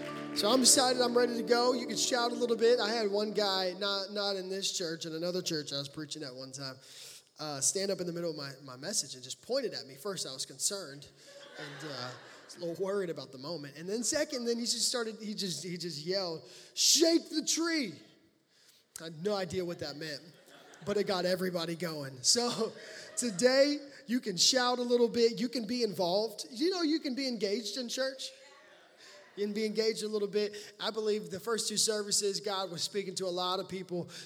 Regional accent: Baton Rouge, Louisiana, United States; born there; now in Fort Worth, United States; And born in Baton Rouge, Louisiana. That's really where I'm from. Me and my wife are from Louisiana.

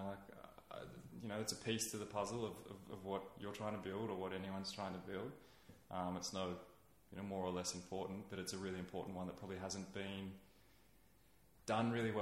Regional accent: Canberra, Australian Capital Territory, Australia; And then growing up in Canberra, going out into the fire trails, I still love going back there.

